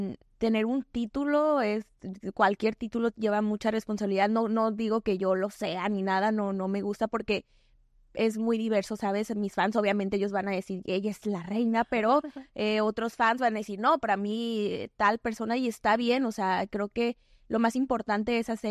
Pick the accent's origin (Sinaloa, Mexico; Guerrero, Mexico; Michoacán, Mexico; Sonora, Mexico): Sinaloa, Mexico; Pero siempre crecí rodeada de música del regional mexicano por mi familia y por ser de Sinaloa, por ejemplo, el norteño, la banda.